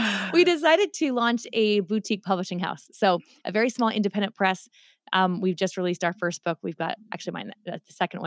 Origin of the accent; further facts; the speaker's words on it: Spokane, Washington, United States; Spokane, right on the Idaho border.